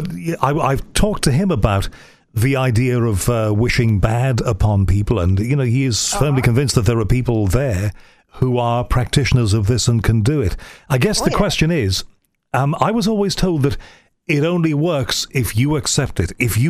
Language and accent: English; Liverpool, North West England, United Kingdom; I'm from Liverpool, and Glasgow is the same, where, half of my family is Catholic, half of it is Protestant.